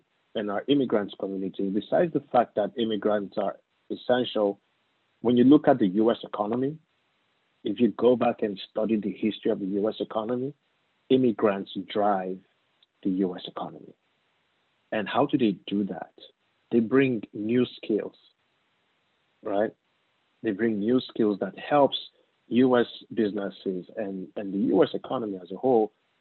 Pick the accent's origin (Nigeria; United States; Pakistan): Nigeria; I was born and raised in Nigeria